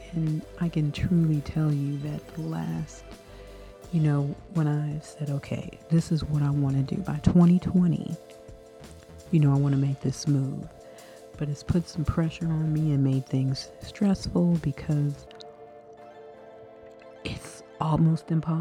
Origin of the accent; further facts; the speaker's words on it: Washington, District of Columbia, United States; now in Virginia, United States; I was born in Washington, D.C., born and raised in Washington, D.C. And I live in Virginia, which is a surrounding suburb.